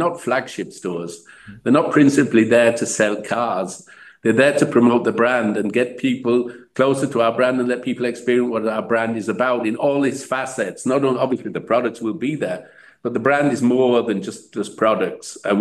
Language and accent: English; Manchester, North West England, United Kingdom; born or raised there